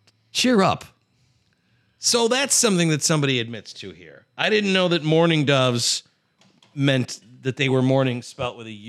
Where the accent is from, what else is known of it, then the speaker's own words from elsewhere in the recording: Mississippi, United States; I'm from Mississippi, and until I was 18, I thought that everyone else in the country counted using their own state.